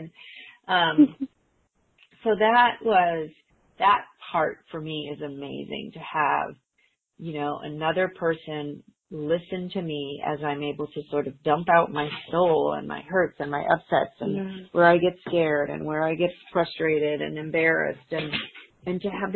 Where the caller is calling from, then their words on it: Austin, Texas, United States; Anyway, I'm calling from Austin.